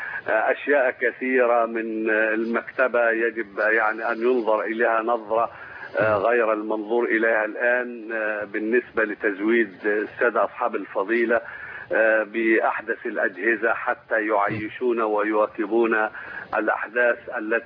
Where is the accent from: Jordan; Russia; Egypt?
Egypt; ونحن جميعا أبناء مصر